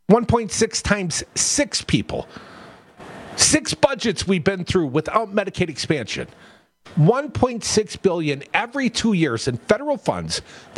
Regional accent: Wisconsin, United States; But my home state has seen its life expectancy drop 1.6 years between 2019 and 2020.

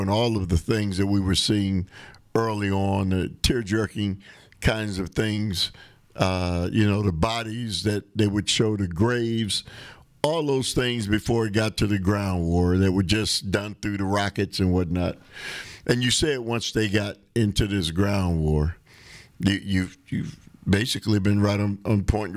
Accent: United States; Well, I can tell you that as an American who saw a $3.79 per gallon number

